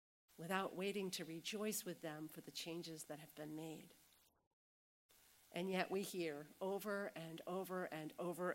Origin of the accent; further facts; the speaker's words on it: Augusta, Maine, United States; Green Street United Methodist Church that I grew up in Augusta, Maine